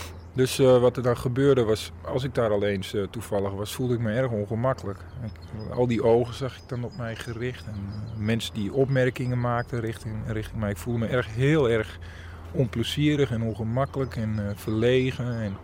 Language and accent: Dutch; Lonneker, Overijssel, Netherlands; Toen ik opgroeide in Lonneker was het eigenlijk een heel, was het de helft van wat het nu is. En 3-4 straten met nog wat buitengedeeltes. En als je 3 passen maakte, stond je buiten Lonneker.